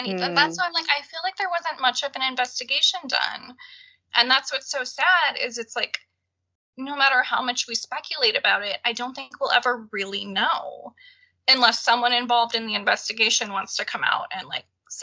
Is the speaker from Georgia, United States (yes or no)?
no; Minnesota, United States; I grew up in Minnesota and they were just right across the border in Wisconsin.